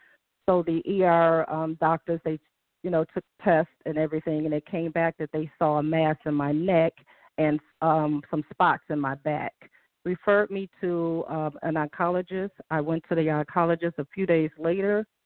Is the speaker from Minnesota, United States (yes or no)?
no; Detroit, Michigan, United States; I'm sorry, I'm from Detroit.